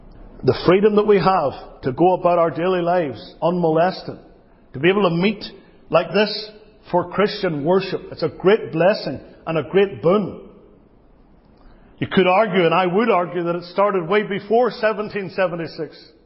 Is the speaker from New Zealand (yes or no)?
no; United Kingdom; now in United States; As a Brit, I'm allowed to talk about it.